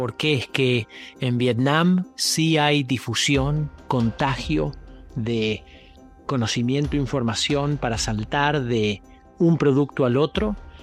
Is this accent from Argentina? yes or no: yes; Argentina; No me quites como argentino la ilusión de los árboles de empanada aún.